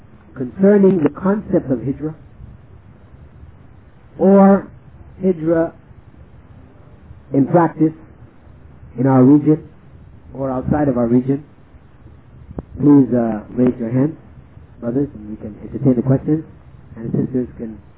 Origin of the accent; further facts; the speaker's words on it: Belize; in the sense that I am from Belize and I'm trying to get everybody to come back with me to Belize